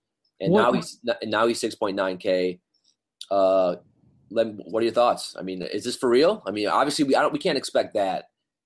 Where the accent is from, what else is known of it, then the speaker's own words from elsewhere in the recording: Wisconsin, United States; I'm from Wisconsin, so I remember when Bogut got drafted by the Bucks